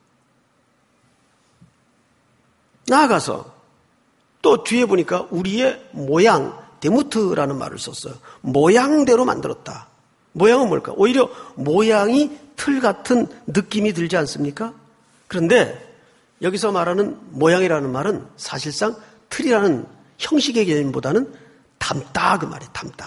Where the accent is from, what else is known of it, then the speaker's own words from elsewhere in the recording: Daegu, South Korea; 제가 이제 어린 시절을 대구에서 자랐는데, 전 이제 동인동이라는 동네가 있어요. 대구에 가면.